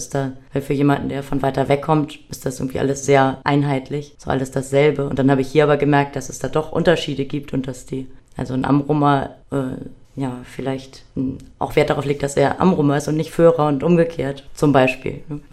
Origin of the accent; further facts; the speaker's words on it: Hamburg, Germany; ich komme aus Hamburg. Das ist mein Friesisch bis jetzt. Ja, ich studiere in Bremen